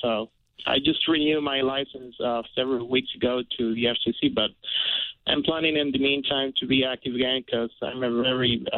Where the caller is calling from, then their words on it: San Juan, Puerto Rico; I'm calling from San Juan, Puerto Rico.